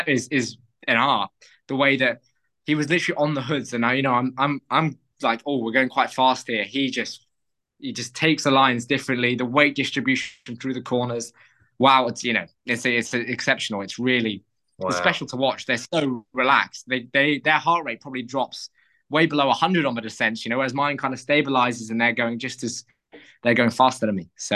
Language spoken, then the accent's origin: English; London, United Kingdom; maybe it's because I'm from London and we didn't have many descents.